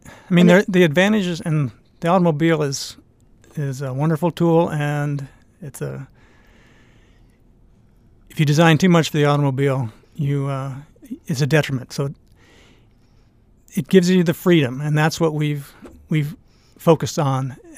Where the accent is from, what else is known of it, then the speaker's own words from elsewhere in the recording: Kansas City, Missouri, United States; Kansas City.